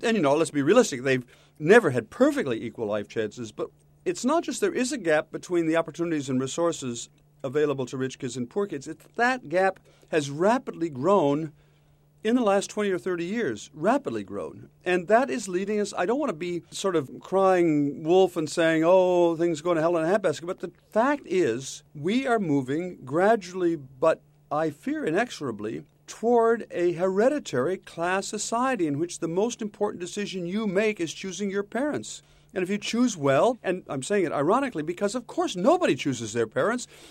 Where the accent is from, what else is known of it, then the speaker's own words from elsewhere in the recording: Port Clinton, Ohio, United States; Whereas when you're growing up in Port Clinton in the 1950s, most of my friends, actually, my dad was a small businessman